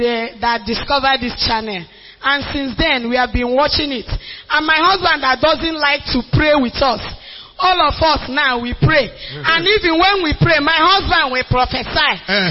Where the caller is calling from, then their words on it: Asaba, Delta, Nigeria; I was the one that called you and I told you that I am calling from Asaba